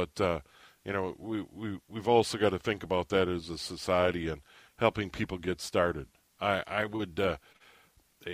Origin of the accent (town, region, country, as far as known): Midwest, United States; born or raised there